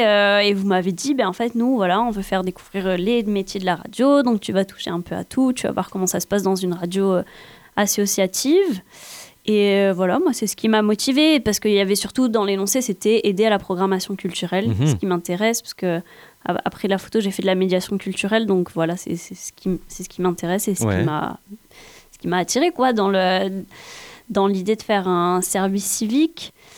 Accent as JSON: {"language": "French", "town": "Montpellier", "region": "Occitanie", "country": "France", "also_born_or_lived": "Kenya", "said": "je suis née au Kenya, mais ça je m'en souviens. Pas vraiment, c'est juste là où on vivait quand j'étais petite. Mais je suis originaire de Montpellier quand même, on a quand même pas mal bougé."}